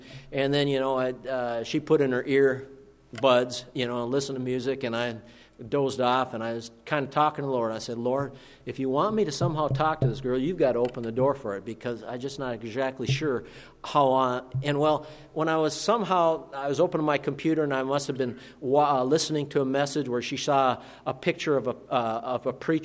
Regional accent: Duluth, Minnesota, United States; Well, guess what? I'm from Duluth, Minnesota, okay?

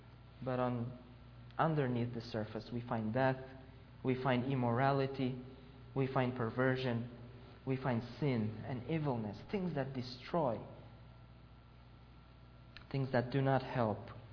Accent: Romania; English is a second language; even in my home country in Romania.

